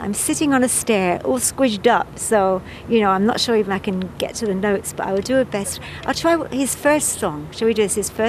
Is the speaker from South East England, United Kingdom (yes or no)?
no; London, United Kingdom; I'm from London, England, and ever since I was a little girl, I've sung and played instruments